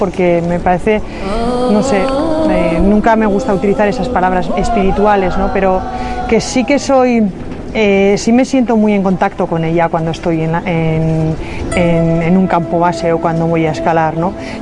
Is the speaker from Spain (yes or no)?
yes; Basque Country, Spain; Yo soy del País Vasco y aquello es verde también.